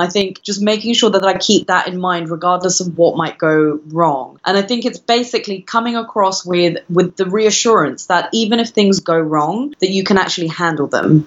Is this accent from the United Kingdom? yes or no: yes; United Kingdom; My cultural background is I'm Indian, South Indian. My parents are originally from there and I was brought up in the UK, but I go back there pretty much about once a year.